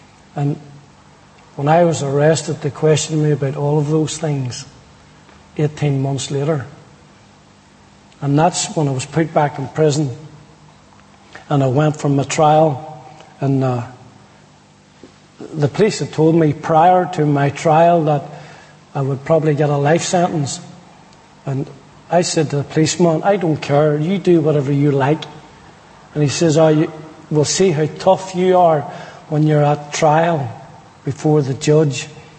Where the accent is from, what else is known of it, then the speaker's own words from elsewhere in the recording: Ireland; I think being Irish, you know, it takes you a while to work them things out, you know.